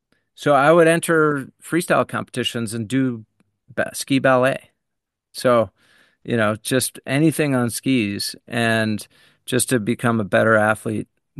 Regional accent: Buffalo, New York, United States; We grew up in Buffalo, New York, just outside of Buffalo. And my mountain until I was 12 wasn't a mountain. It was a hill.

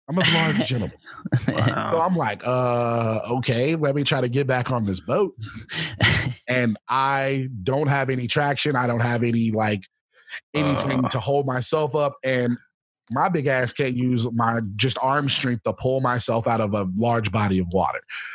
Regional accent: the South, United States; I am from the South, so I am all about that lake life.

